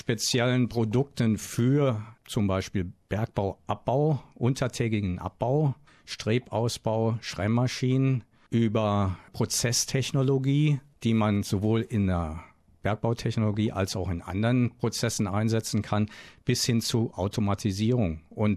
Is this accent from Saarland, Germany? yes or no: yes; Saarland, Germany; Ich bin im Saarland groß geworden